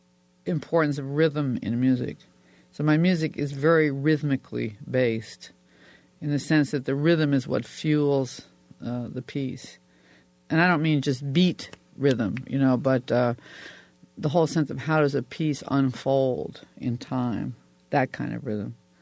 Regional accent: Bolivia; Well, I grew up in South America, which because my father was a mining engineer and he got a job in Bolivia.

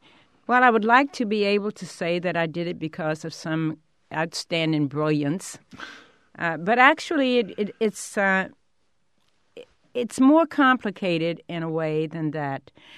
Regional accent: Evanston, Virginia, United States; born there; Well, I was born in Evanston, Virginia. It's a small community about 9-10 miles south of Lynchburg, Virginia. I went to public school in my county, Campbell County.

